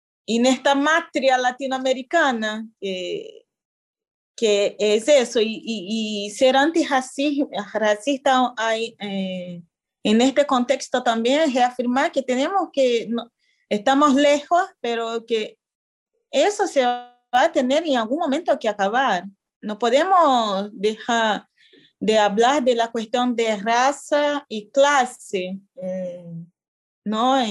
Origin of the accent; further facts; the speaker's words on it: Brazil; Spanish is a second language; now in Argentina; Quilombo es, para mí que soy brasileña, por ejemplo, fue como, ¿por qué usan quilombo acá para decir estas cosas?